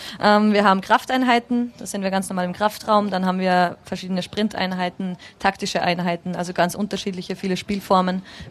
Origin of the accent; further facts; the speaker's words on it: Salzburg, Austria; now in Potsdam, Germany; Ich komme aus Salzburg